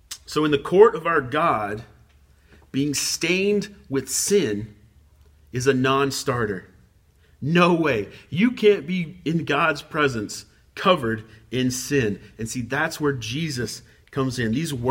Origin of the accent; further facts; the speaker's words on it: the South, United States; I grew up in the South, square in the middle of the Bible Belt.